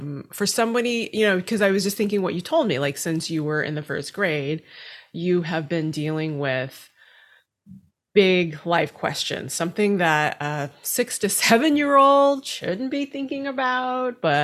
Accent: Nepal; growing up, you know, I'm from Nepal, and I'm actually an immigrant

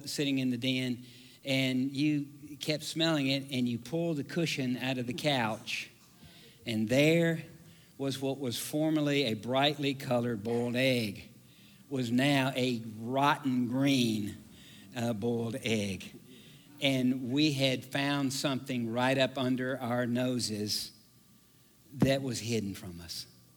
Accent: the South, United States; I grew up in the South, and everybody in the South goes to church.

